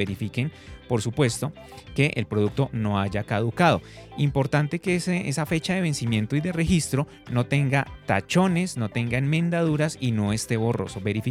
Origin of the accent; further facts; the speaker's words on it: Colombia; nosotros como colombianos y acá en Bogotá tenemos mucho